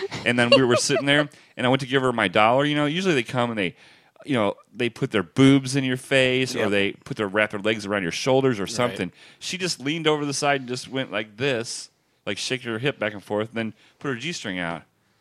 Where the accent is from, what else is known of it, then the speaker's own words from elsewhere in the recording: Illinois, United States; I said, oh, I'm from Illinois. We're not supposed, we aren't allowed to touch strippers.